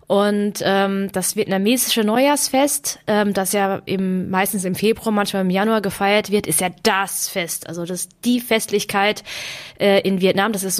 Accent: Heppenheim, Hesse, Germany; born there; also born or lived in Baden-Württemberg; gebürtige Hessin, was natürlich sehr schwierig war dann als Kind, weil ich ja in Baden-Württemberg auf die Schule gegangen bin. Und Heppenheim ist ja an der Grenze, ist ja ganz im Süden von Hessen, und ganz im Norden von Baden-Württemberg bin ich zur Schule gegangen.

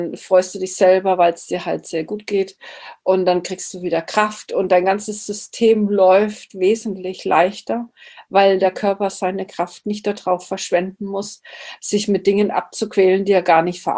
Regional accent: Erlangen, Bavaria, Germany; Ich bin die … ich komme aus Erlangen.

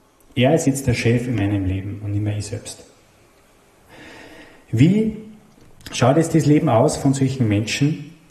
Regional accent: Upper Austria, Austria; wir wohnen relativ weit oben bei Tschechien. Was passiert, wenn ich in das Tal des Todes komme? Bei uns im Mühlviertel gibt es ein Ausflugsziel

